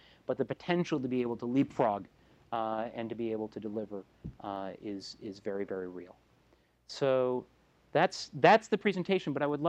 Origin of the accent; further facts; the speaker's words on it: Vermont, United States; I grew up in Vermont, went to Hanover High School in Hanover, New Hampshire